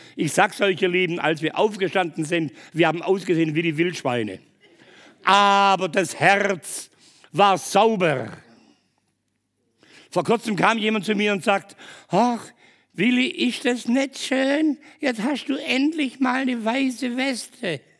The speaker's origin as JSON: {"language": "German", "country": "Germany", "said": "hallo, ich komme aus Deutschland."}